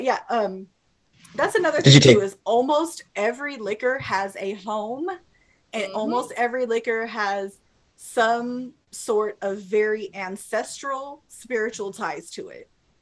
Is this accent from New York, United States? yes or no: no; California, United States; now in Michigan, United States; I'm from the Bay Area in California. There's a lot of Filipinos there. I grew up around Filipinos, love it. In fact, being in Michigan, I miss it.